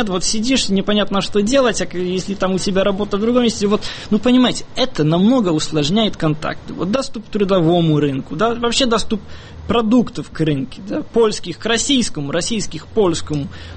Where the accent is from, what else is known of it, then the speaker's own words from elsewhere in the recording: Olsztyn, Warmian-Masurian Voivodeship, Poland; Я сам из Ольштина, то есть из этой зоны, где приграничное движение, и тоже ездил в Калининград.